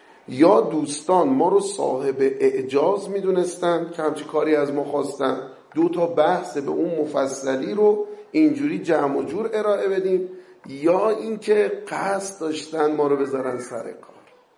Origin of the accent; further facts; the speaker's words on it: Tehran, Tehran Province, Iran; born there; اصالتا من اهل اصفهانم، ولی خب ما متولد تهرانی، مدتی والدین اونجا زندگی میکردن.